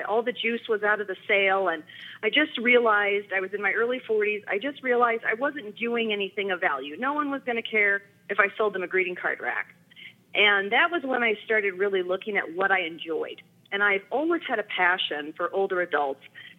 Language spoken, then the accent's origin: English; California, United States; also born or lived in Wisconsin; I'm from Wisconsin. I was born in Wisconsin back in the 70s. We won't say when exactly. And when I was two, we moved out here to California.